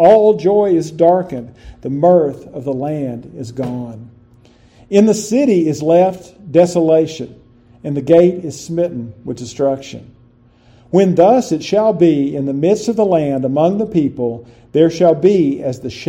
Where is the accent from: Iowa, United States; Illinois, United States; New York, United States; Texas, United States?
Texas, United States; I grew up in West Texas